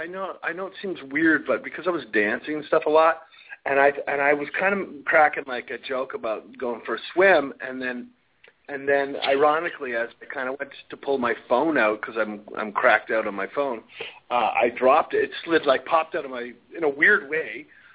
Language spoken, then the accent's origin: English; Ottawa, Ontario, Canada; I was growing up in Ottawa. It's not so wild.